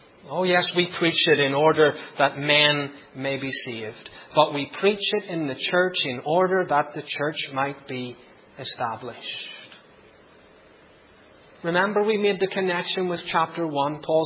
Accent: Northern Ireland, United Kingdom; I grew up in Northern Ireland

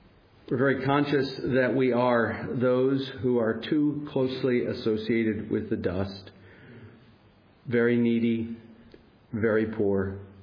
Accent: United States; And I'm American, I'm going to ask you to beg your difference, your pardon, as I use the New American Standard Translation

